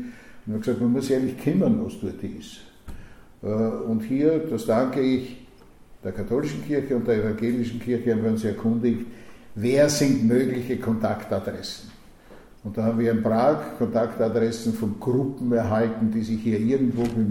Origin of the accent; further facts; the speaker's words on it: Vienna, Austria; Ich bin in der Pfarre Lichtental groß geworden